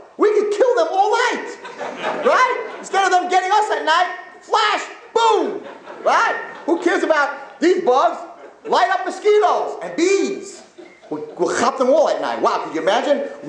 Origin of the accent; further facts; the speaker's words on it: Muncie, Indiana, United States; So I grew up in Muncie.